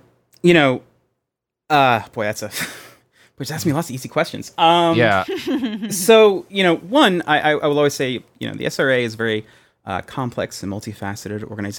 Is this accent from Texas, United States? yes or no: yes; Texas, United States; Being a Texan, I grew up around guns.